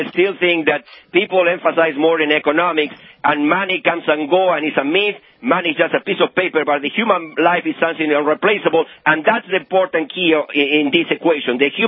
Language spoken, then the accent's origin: English; United States; I'm an American citizen living in an involuntary and forceful exile, and I emphasize it.